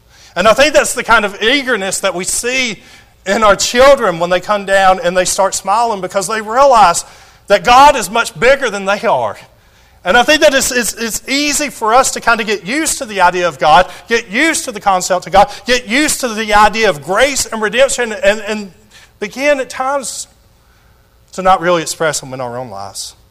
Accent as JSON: {"language": "English", "town": "Tarrant City", "region": "Alabama", "country": "United States", "tie": "born or raised there", "said": "I grew up in Tarrant City. I grew up in a Nazarene church."}